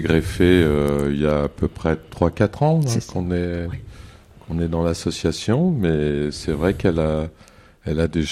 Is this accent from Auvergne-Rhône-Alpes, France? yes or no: yes; Lyon, Auvergne-Rhône-Alpes, France; moved away as an adult; also born or lived in Paris; now in Bordeaux, France; Alors, je suis originaire de Lyon.